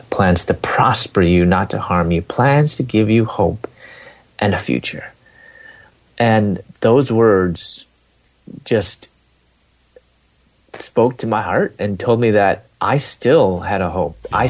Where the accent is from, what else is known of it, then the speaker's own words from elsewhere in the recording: Chicago, Illinois, United States; also born or lived in Louisville, Kentucky; We're from Chicago. I moved to Louisville, Kentucky to pursue my doctorate in dentistry